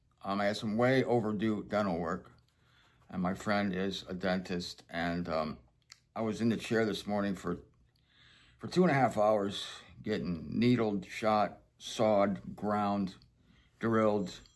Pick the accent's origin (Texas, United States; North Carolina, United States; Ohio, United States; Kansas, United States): Ohio, United States; Canton; now in Fort Lauderdale, United States; There's some part of me that's comfortable in Ohio, in Canton. This is my hometown.